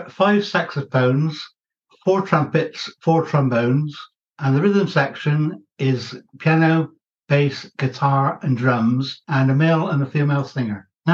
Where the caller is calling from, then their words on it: South West England, United Kingdom; I'm calling in from southwest part of England, County of Somerset.